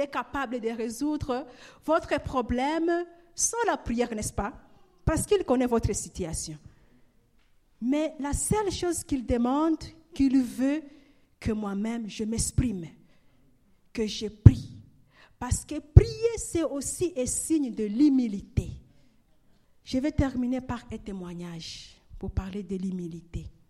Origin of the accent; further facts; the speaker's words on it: Goma, North Kivu, DR Congo; Moi, je suis de Goma, mais il était venu de Bukavu